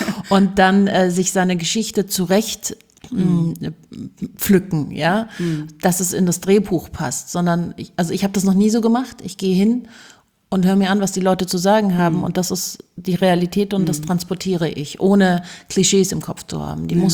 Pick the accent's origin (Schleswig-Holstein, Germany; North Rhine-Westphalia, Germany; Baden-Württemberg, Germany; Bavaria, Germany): Bavaria, Germany; Munich; Ich bin ja in München geboren und aufgewachsen